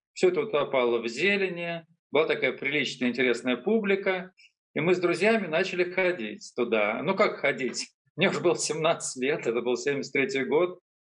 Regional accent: Moscow, Russia; а я, собственно говоря, родился и вырос на Соколе, на песчаных улицах

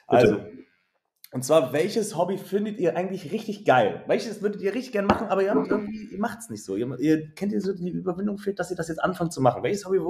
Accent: North Rhine-Westphalia, Germany; Ich komme aus NRW.

